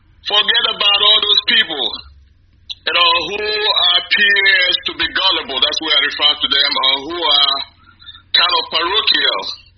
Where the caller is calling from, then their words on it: Tyler, Texas, United States; I'm from MPC and I'm calling from Tyler, Texas.